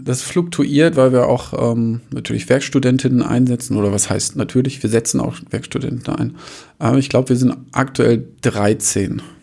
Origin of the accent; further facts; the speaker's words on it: Lower Saxony, Germany; now in Hamburg, Germany; Bin Niedersachse, SV Werder Bremen-Fan